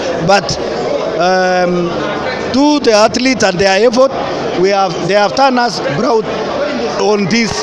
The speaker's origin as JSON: {"language": "English", "country": "Kenya", "second_language": "English", "said": "I am proud as a Kenyan"}